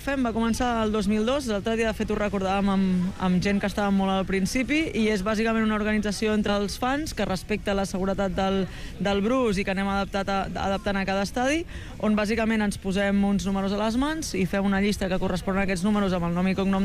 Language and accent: Catalan; Barcelona, Catalonia, Spain; jo sóc d'aquí a Barcelona, però vaja, hi ha gent de tot arreu. Jo sóc d'aquí a Barcelona, m'he agafat vacances per estar aquí aquesta setmana fent cua